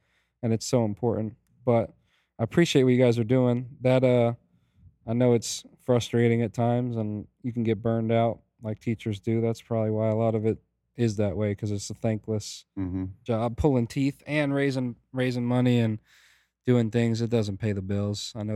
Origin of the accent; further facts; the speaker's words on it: Miami, Florida, United States; I grew up in Miami. My parents, if I didn't come home, it was like, they'll be all right.